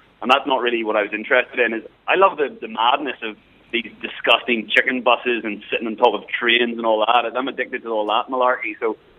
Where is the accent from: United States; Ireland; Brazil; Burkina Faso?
Ireland; Galway, Connacht; born there; Well, I was born in Galway, Dave, down in the south, and then some family issues. We moved up north, just my mum, my sister, and myself.